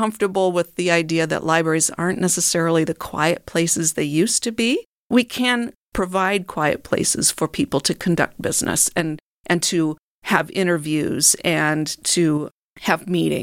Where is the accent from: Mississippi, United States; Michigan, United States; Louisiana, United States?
Michigan, United States; Port Huron; I grew up in Port Huron. I went to Port Huron schools. I went to Port Huron Northern. This is my home